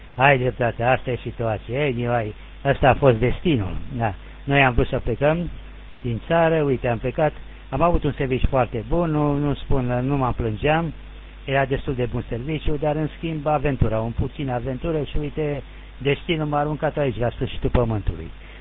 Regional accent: Oltenia, Romania; moved away as an adult; sunt Oltean.

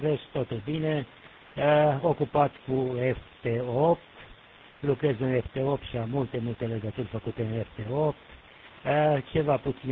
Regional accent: Oltenia, Romania; sunt oltean

